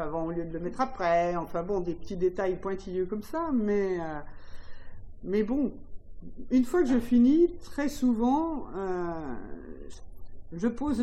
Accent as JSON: {"language": "French", "town": "Meursault", "region": "Bourgogne-Franche-Comté", "country": "France", "tie": "born there", "lives_now": "Juliénas, France", "said": "Moi, je suis née à Meursault, mon père était de Nuit-Saint-Georges, j'ai été professeur à Beaune, à Gevrey-Chambertin, j'ai fini ma carrière à Mâcon et j'habite à Julienas"}